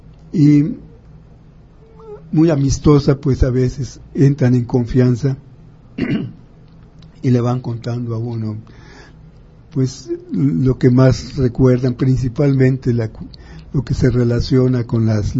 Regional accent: Yucatán, Mexico; Y por otro lado, yo como yucateco pues le he oído desde pequeño.

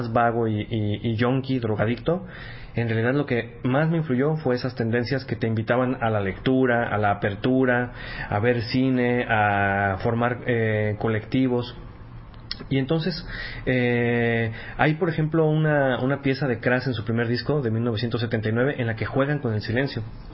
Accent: Guadalajara, Jalisco, Mexico; en México y en ciudades que no son necesariamente la capital, yo soy de Guadalajara

